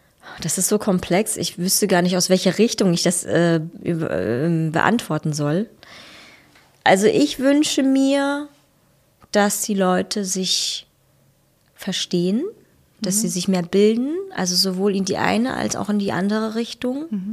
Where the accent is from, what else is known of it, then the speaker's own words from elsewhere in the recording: East Germany, Germany; weil ich bin ja auch im Osten aufgewachsen und bin hier geblieben, absichtlich.